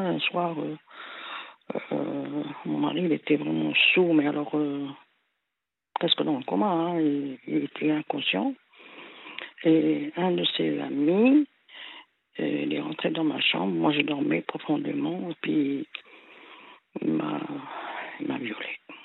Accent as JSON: {"language": "French", "region": "Kabylie", "country": "Algeria", "lives_now": "France", "said": "parce que nous, on est de la Kabylie, hein, de la grande Kabylie."}